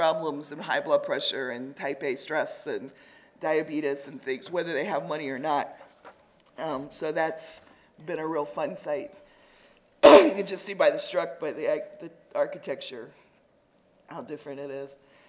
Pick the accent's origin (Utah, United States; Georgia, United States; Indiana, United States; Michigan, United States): Indiana, United States; I'm from Indiana, so I like to be 35th on adopting technology.